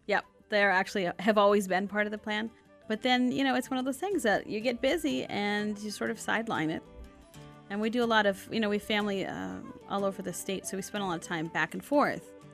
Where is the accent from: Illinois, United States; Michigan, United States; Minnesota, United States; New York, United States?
Minnesota, United States; Bemidji; we're from Bemidji anyway.